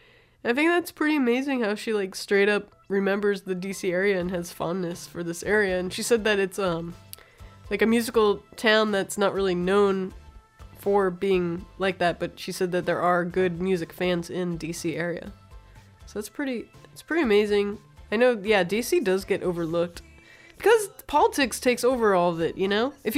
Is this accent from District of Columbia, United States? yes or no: yes; District of Columbia, United States; whenever I go outside the city and then people ask, where are you from? I'm like, DC area.